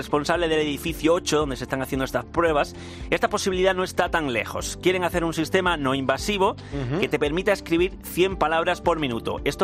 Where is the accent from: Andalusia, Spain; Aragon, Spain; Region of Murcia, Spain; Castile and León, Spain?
Andalusia, Spain; Alavia; Que son de Alavia, de mi pueblo almeriense.